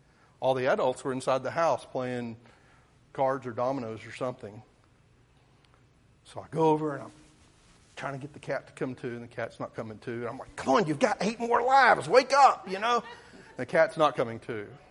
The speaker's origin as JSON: {"language": "English", "region": "Oklahoma", "country": "United States", "said": "I am a deer hunter. I'm from Southeast Oklahoma"}